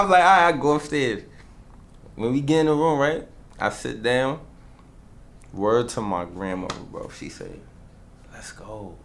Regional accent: New York, United States; I'm from New York.

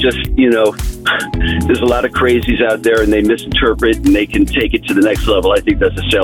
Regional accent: New York, United States; also born or lived in New Jersey / Atlanta; now in Warner Robins, United States; I'm from New York, so that's bad enough. So what did I do? I moved to New Jersey, where the driving's even worse.

